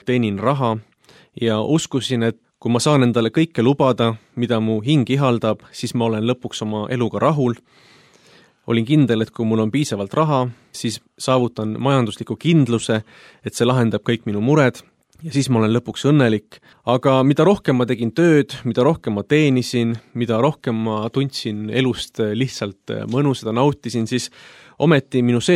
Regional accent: Paide, Järva County, Estonia; also born or lived in Paistu / Pärnu; Isa läks tööle Venemaale ja emaga kolisime Paistust Paidesse ja sealt hiljem juba Pärnusse, et olen elujooksul elanud mitmes erinevas Eesti paigas.

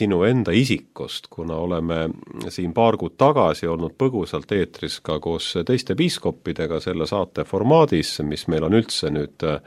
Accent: Tallinn, Harju County, Estonia; olen täpselt samamoodi Mustamäelt pärit

